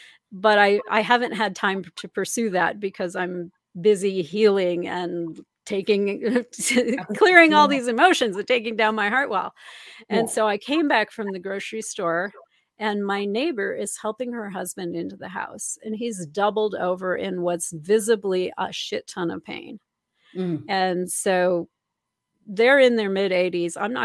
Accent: Minnesota, United States; Now, I was raised in Minnesota. There is not a large Jewish community.

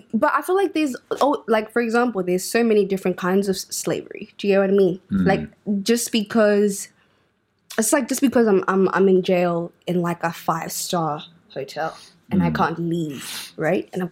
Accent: Australia; Yes, we're Australian. Yes, we're born here. Yes, we have the culture of Australia.

